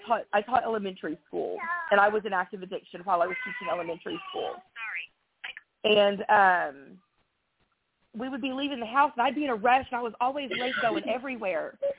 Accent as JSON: {"language": "English", "region": "Oklahoma", "country": "United States", "said": "I'm from Oklahoma, and so I flew my three kids out to Florida for a whole week just a few months ago."}